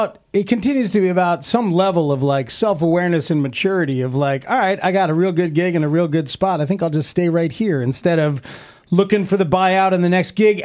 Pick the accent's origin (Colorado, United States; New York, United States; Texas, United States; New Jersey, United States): New Jersey, United States; Like I remember, I visited Northwestern when I was a kid growing up in Jersey.